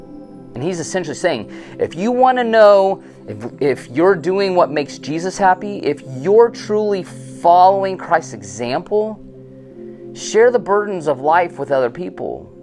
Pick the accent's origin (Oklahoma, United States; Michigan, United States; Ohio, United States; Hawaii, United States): Ohio, United States; I'm from Ohio, so I love Ohio State. And then my family's from Kentucky, so I'm a Kentucky homer.